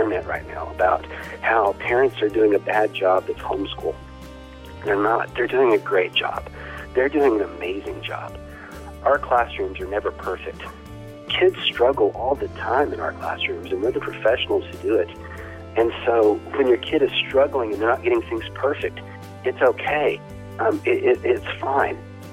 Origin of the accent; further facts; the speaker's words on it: Abilene, Texas, United States; from Abilene, Texas.